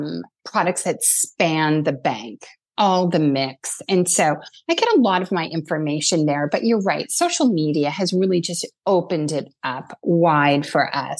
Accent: New Jersey, United States; You know, where I grew up in New Jersey, Tish, it was L'Oreal and Lancome had a very big production plant there.

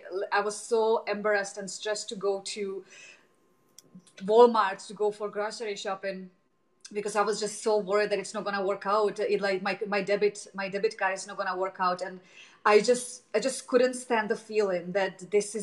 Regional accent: Czechia; And I'm originally from Czech and I want to go there as often as I can. And all my family is back in there.

